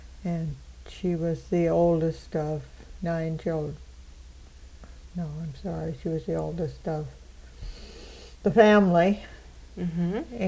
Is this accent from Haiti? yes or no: no; Petersville, New Brunswick, Canada; born there; I was born in Petersville, Queens County, New Brunswick, on November 4th, 1933.